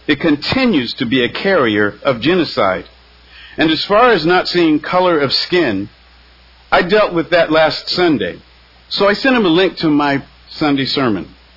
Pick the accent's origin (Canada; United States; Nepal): Canada; If I stop identifying as a Canadian citizen and instead identify by my Caucasian ethnicity, I find myself looking at a monster.